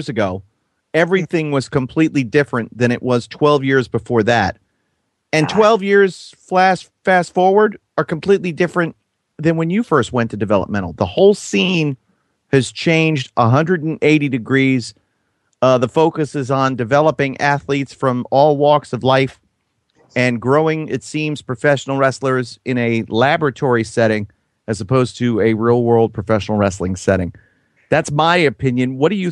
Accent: Florida, United States; You know, I grew up in Florida

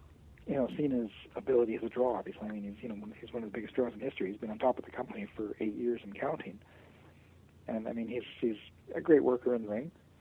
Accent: Canada; more for me as a Canadian

